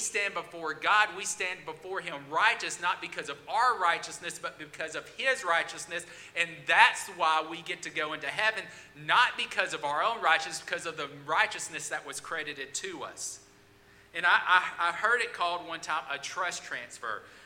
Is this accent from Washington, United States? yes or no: no; Alabama, United States; the greatest university in all the world, the University of North Alabama, I went there, and it was in my hometown.